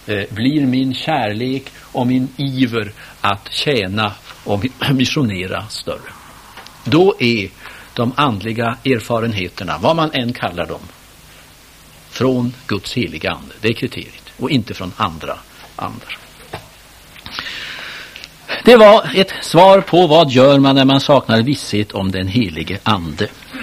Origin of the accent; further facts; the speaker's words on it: Norrland, Sweden; Det har ju alltid slagit mig hemma i Norrland när jag var barn.